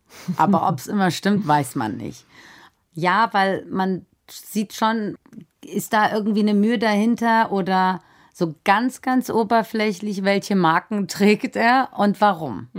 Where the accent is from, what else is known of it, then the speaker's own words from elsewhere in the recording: Iran; now in Germany; weil ich aus dem Iran komme, irgendwo nicht einreisen dürfen. Ich lebe doch in Deutschland und ich bin doch eigentlich auch Deutscher